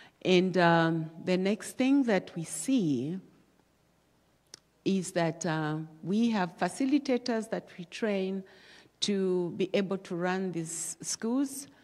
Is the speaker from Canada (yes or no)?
no; Zambia; A lot of our people, especially in the rural areas of Zambia, you will understand my accent is not like yours